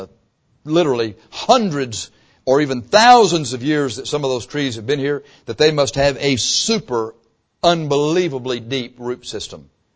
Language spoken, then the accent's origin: English; Texas, United States; We don't know anything about redwood trees down here. We're from Texas.